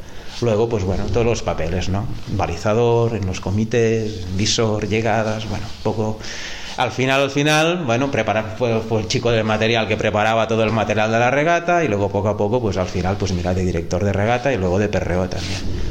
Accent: Palamós, Catalonia, Spain; Palamós, porque yo soy de Palamós

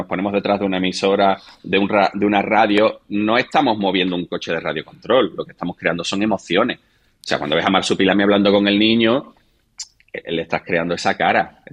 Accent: Cádiz, Andalusia, Spain; eran dos de Cádiz haciendo una peli en Francia.

